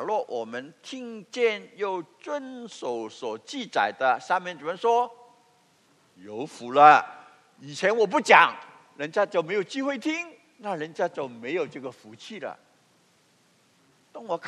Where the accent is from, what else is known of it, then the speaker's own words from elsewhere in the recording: Hong Kong; first language Cantonese; Chinese is a second language; also born or lived in New York; 因为我的第一语言是广东话，我是香港长大的，第二语言是英语，普通话是70年代在纽约学的，所以是我的第三语言